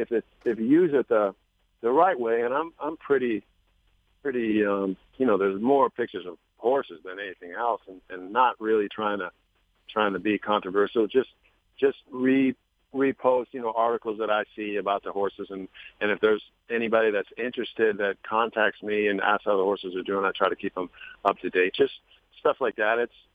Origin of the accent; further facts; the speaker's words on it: San Diego, California, United States; because I grew up in San Diego, so I get to stay with mom and dad there